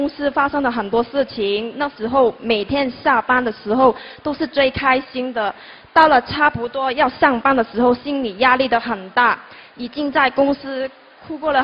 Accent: Macau; 大家好，我是来自澳门的同修

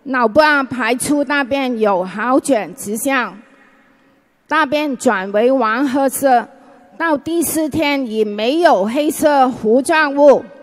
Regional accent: Hong Kong; 本人来自香港的同修

